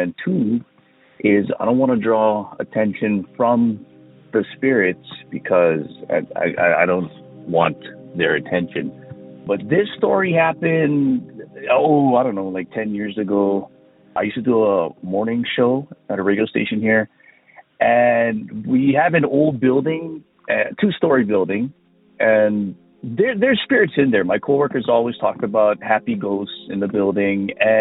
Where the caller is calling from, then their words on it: Hawaii, United States; I'm calling from the Big Island of Hawaii.